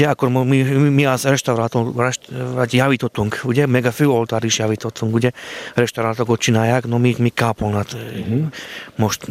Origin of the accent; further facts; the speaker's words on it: Levice, Nitra Region, Slovakia; Hungarian is a second language; Hát Lévai. Hát Lévai. Ott vannak magyarul, csak nem beszéltünk magyarul otthon vagy barátokkal, ugye?